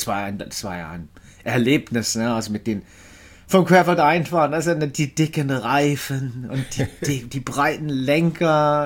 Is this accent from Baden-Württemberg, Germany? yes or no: yes; Freiburg, Baden-Württemberg, Germany; Und dann in Deutschland tausendmal umgezogen, weil mein Vater war Küchenchef. Aber man kann mich doch als Freiburger irgendwie, ja, beschimpfen, sozusagen.